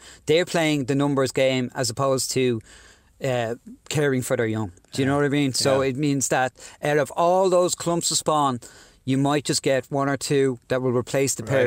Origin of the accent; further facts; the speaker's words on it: Dublin, Leinster, Ireland; I grew up in Dublin